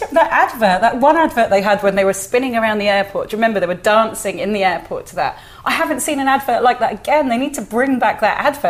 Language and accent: English; Australia; God, I love being Australian.